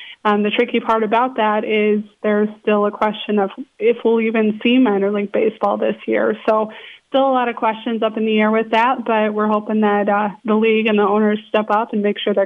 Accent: Michigan, United States; They are the Class A affiliate of the Detroit Tigers, which is the team in my home state here in Michigan.

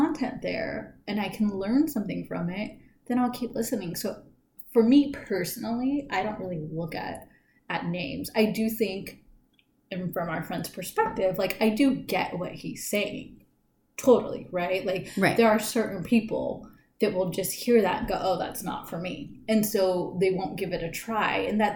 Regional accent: Allied Gardens, California, United States; also born or lived in Golden Hills / Oak Park; I will say I was raised in Alley Gardens, even though I grew up in Golden Hills and in Oak Park, and I have grandparents that still live, you know, off of Market and Home Avenue

